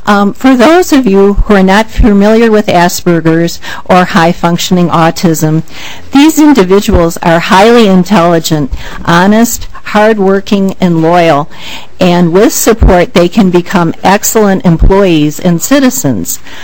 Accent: Rochester, Minnesota, United States; I'm from Rochester, Minnesota.

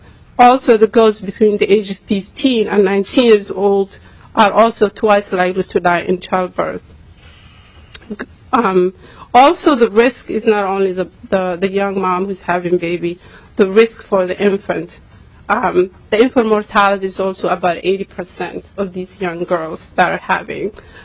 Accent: United States; I'm Somali American.

